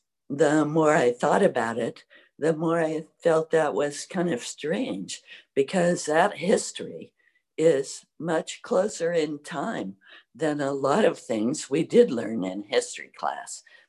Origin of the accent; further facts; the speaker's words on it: Salem, Oregon, United States; I grew up in Salem, Oregon.